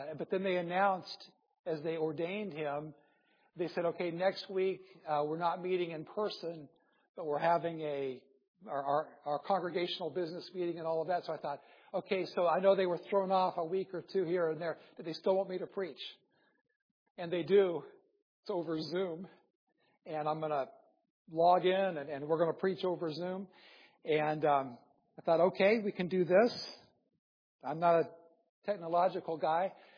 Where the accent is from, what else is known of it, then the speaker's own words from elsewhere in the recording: Iowa, United States; I grew up in Iowa. Stayed in the very center of the United States. Iowa in the 60s and 70s was a good place.